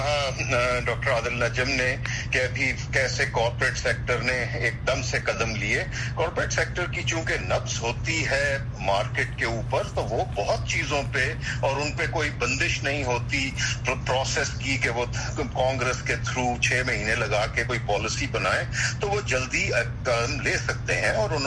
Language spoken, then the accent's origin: Urdu; Pakistan; ہم پاکستان سے ہیں